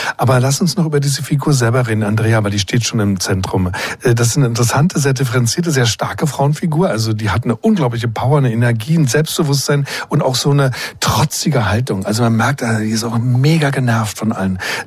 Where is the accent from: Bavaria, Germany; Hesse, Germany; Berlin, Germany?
Berlin, Germany; ich bin ja in Berlin aufgewachsen, also ein Großstädter.